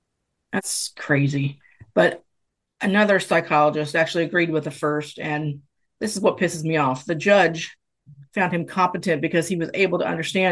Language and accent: English; Tennessee, United States; Because, I mean, I grew up in Tennessee with guns.